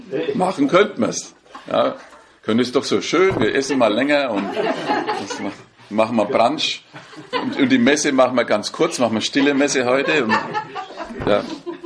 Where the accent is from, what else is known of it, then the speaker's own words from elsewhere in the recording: Bavaria, Germany; Ich bin ja Franke.